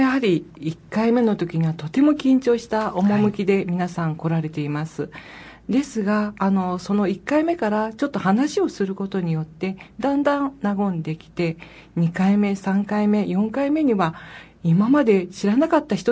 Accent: Shimonoseki, Yamaguchi, Japan; 私は山口県の下関出身なんです。はい、こちらに転勤をしてきた時にちょうど子育ての真っ最中で、

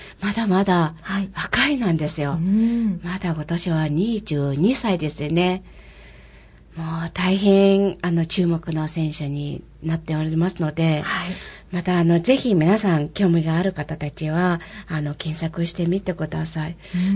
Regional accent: Ulaanbaatar, Mongolia; Japanese is a second language; ウランバトル出身です。

